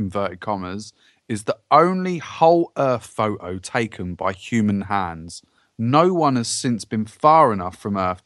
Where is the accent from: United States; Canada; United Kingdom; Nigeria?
United Kingdom; England; We're English. It's our language.